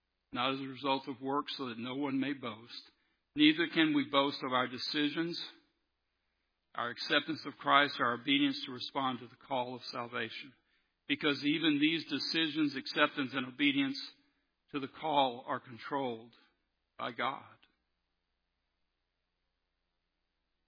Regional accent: Robertsdale, Alabama, United States; I grew up in Robertsdale.

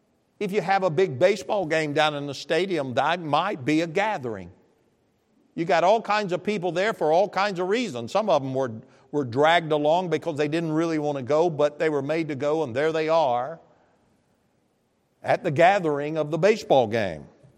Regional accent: Arkansas, United States; I'm from Arkansas.

